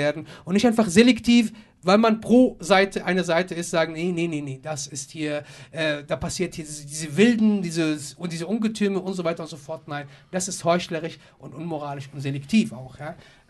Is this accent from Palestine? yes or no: yes; Palestine; ich persönlich als Palästinenser